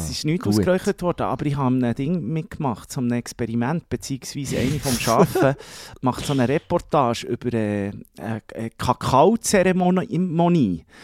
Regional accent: Zurich, Switzerland; das ist Kreis 5-Wipe bei uns in Zürich.

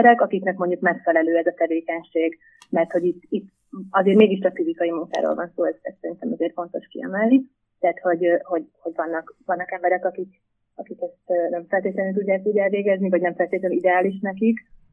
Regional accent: Gödöllő, Pest, Hungary; egyébként én Gödöllőn nőttem fel

